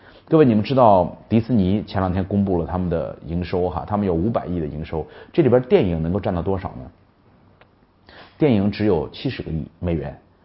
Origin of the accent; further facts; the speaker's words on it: China; 而我们中国人做生意老喜欢做产品，你发现没有？